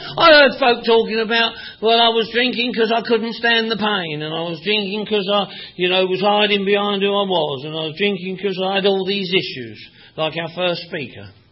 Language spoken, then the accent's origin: English; London, United Kingdom; I come from Northwest London, Irish family